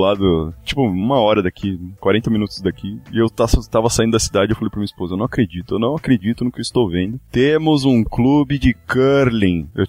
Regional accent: São Paulo, Brazil; born there; Cara, eu nasci em São Paulo, morei em São Paulo, então eu posso falar.

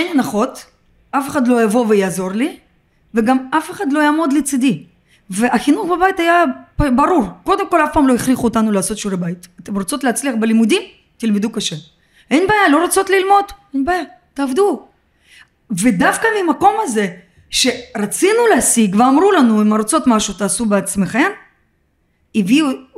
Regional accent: Ramat Gan, Tel Aviv District, Israel; also born or lived in Russia; גדלתי ברמת גן, למדתי ברמת גן, סיימתי בית ספר ברמת גן. וכמו כל העולים החדשים מגיעים, ובעצם אז כשפתחו את השערים הגענו ללא כלום.

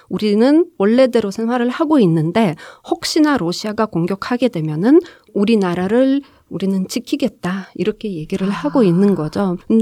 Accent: Ukraine; Korean is a second language; moved away as an adult; now in South Korea; 저는 한국에 온 지가 이제 22년째이거든요. 네. 그래서 처음에는 전 이제 우크라이나에서는 한국학 공부를 하면서 한국에 교환 학생으로 왔다가

